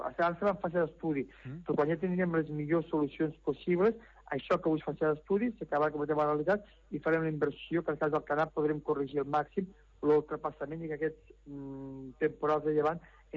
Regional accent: L'Ametlla de Mar, Catalonia, Spain; Jo tinc la sort que sóc de l'Ametlla de Mar, sóc calero i per tant m'ho conec una miqueta, no?

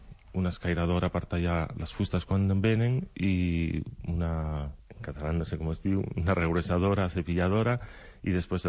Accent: Oviedo, Asturias, Spain; moved away as an adult; Soc d'Astúries, he nascut a Oviedo. fa 42 anys, i he vingut cap a Catalunya fa 10 anys.

